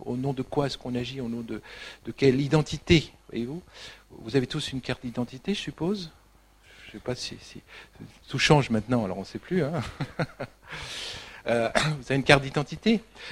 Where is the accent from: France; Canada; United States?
France; Qui suis-je réellement? Est-ce que je suis français? Oui. Est-ce que c'est ma seule identité?